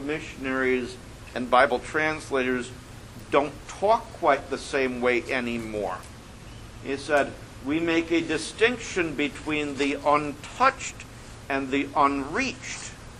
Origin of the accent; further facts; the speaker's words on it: Chicago, Illinois, United States; also born or lived in Iowa; I learned this growing up in the Chicago area and then heading out to Iowa where my first congregation was and living in a farm community